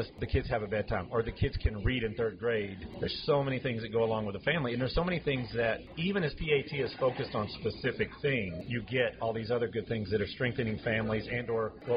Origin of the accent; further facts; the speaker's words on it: Texas, United States; Now I'm from Texas, so we use average daily attendance as our funding.